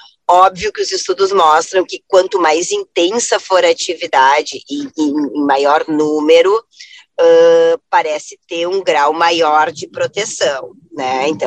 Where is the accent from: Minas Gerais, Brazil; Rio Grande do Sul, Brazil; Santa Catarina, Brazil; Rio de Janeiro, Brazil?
Rio Grande do Sul, Brazil; Ibirubá; born there; also born or lived in Panambi; Nasci em Ibirubá, morei pouco tempo aí, uhum. Mas depois acabei morando em Panambi, conheço bem a região aí toda.